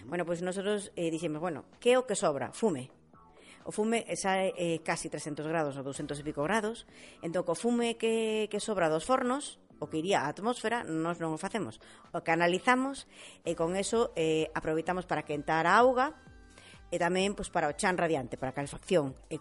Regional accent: Galicia, Spain; que o meu marido é de Cea, eu sou máis do Ribeiro

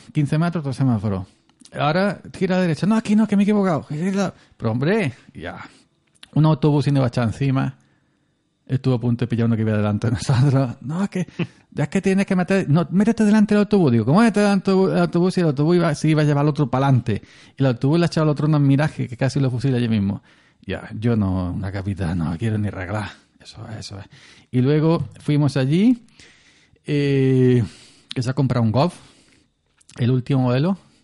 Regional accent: Málaga, Andalusia, Spain; also born or lived in Granada / Córdoba; Pero de pequeño me fui a Málaga. Y luego a Córdoba. Y luego a Málaga otra vez. Y luego acuerdo otra vez. Entonces no tengo acento granadino, porque me fui con 8 o 9 añitos de Granada.

